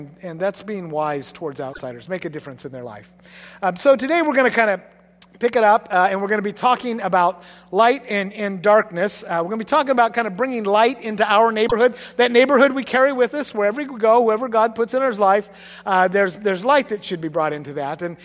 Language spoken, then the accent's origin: English; Washington, United States; I grew up on the ocean. I grew up in Grays Harbor. We spent a lot of time on the water